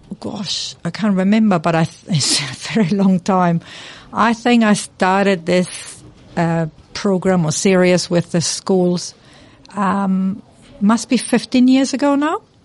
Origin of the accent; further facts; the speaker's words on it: Spain; now in Masterton, New Zealand; I came to Masterton from Spain and I didn't have any jobs, really.